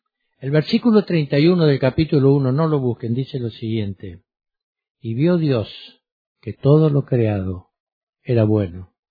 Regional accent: Argentina; porque no quiero que penséis que yo como argentino busqué una página de...

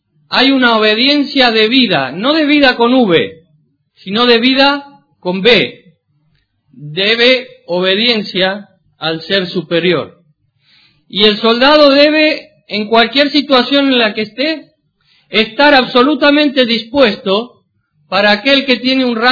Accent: Argentina; En Argentina, yo soy argentino

